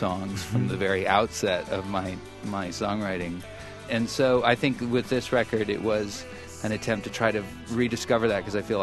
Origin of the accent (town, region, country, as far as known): Helena, Montana, United States; born or raised there